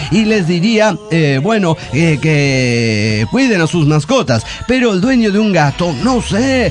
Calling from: Guadalajara, Jalisco, Mexico; de Guadalajara, Jalisco.

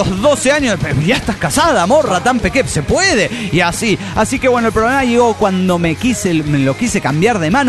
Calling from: Ibarra, Imbabura, Ecuador; ya estoy en Ibarra, Ecuador.

